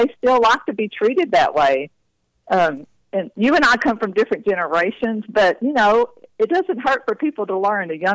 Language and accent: English; Texas, United States; We're from Texas.